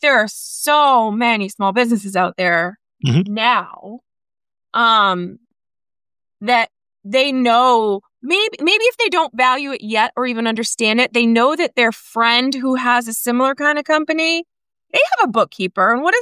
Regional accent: New England, United States; accent: New England; There's my New England accent coming out.

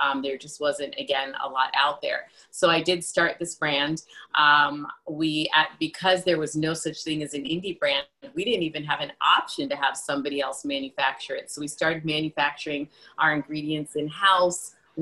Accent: New York, United States; moved away; also born or lived in Los Angeles; So I'm originally from New York, moved to Los Angeles, the worst networker, but I ended up having a very large celebrity clientele.

